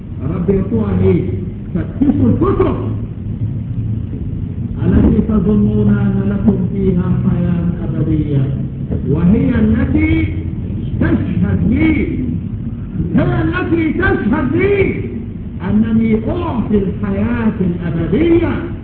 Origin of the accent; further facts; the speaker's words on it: Egypt; قال لي انت منين؟ قلت له انا من مصر.